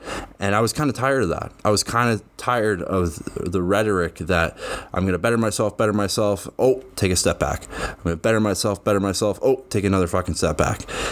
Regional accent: Medicine Hat, Alberta, Canada; I was taking on new clients here in my hometown, and I was struggling.

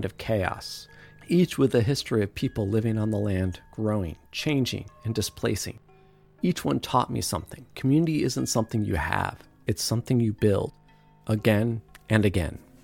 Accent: Geneva, New York, United States; born there; now in Philadelphia, United States; I was born in Geneva, New York, in the Finger Lakes, the land of the Haudenosaunee. From there, I moved a few times in the Finger Lakes.

